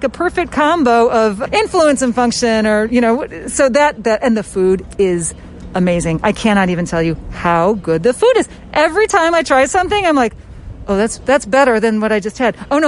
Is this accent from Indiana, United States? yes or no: yes; Indiana, United States; I love corn. I'm a Hoosier. I'm from Indiana.